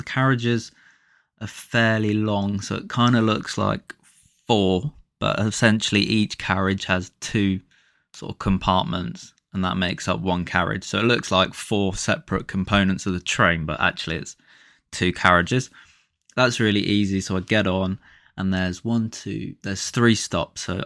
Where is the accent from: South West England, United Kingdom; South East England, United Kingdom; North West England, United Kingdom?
South East England, United Kingdom; Reading; So, I'm from Reading, so around there